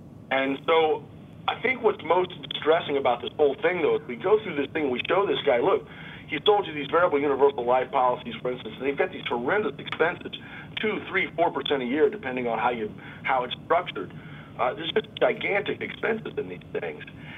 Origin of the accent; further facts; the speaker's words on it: the South, United States; Listen, I'm a Southerner, so you get stories with me, man.